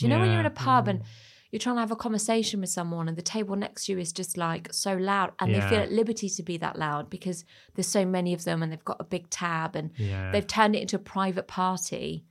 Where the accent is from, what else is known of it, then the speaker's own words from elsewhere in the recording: France; This is about essentially my experience growing up in France, but what it means to be French, what it means to be English.